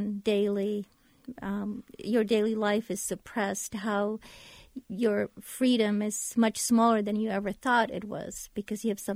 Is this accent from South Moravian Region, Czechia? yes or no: no; Prague, Czechia; now in United States; I was born in the 60s in Czechoslovakia, in Prague. And the 60s were happier years in that country.